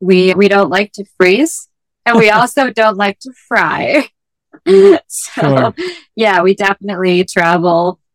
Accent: Michigan, United States; I am from Michigan originally. I am 54 years old and been climbing since I was 28.

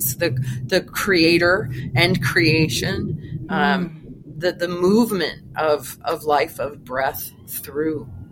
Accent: Vermont, United States; I'm a woman from Vermont waving tuning forks around people as a target.

